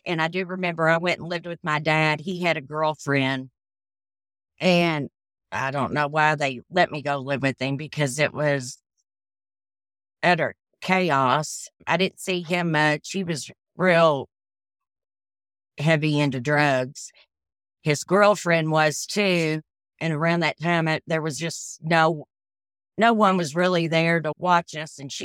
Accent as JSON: {"language": "English", "town": "Sellersburg", "region": "Indiana", "country": "United States", "tie": "born or raised there", "said": "In Sellersburg, Indiana. My grandma lived there."}